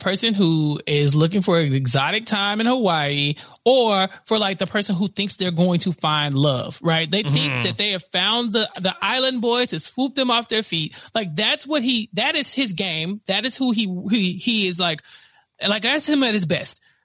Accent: United Kingdom; I'm British.

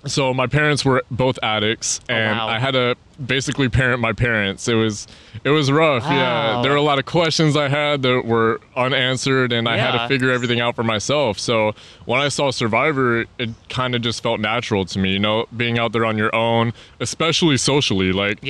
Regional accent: Las Vegas, Nevada, United States; Born and raised in Vegas. So I've been around the casino industry my entire life.

